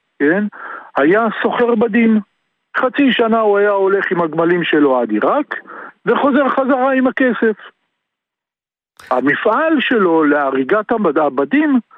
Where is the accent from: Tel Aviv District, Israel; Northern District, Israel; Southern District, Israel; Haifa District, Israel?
Northern District, Israel; Rosh Pina; ראש פינה.